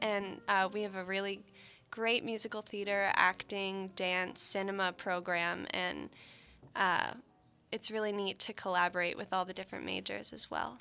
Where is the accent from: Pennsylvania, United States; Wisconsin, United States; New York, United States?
Pennsylvania, United States; Villanova; And I am from Villanova, Pennsylvania.